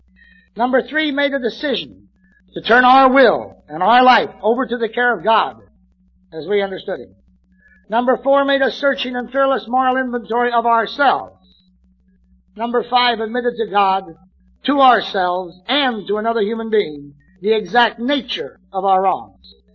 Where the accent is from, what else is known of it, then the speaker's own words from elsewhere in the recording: California, United States; Well, we're in California. I'm a Californian. I found my sobriety in California.